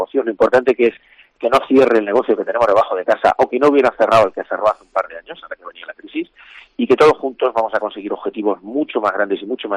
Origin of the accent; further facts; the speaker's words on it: Santa Cruz de Mudela, Castilla-La Mancha, Spain; A mí una ilusión especial por ser de donde soy, al ser de Santa Cruz de Mudela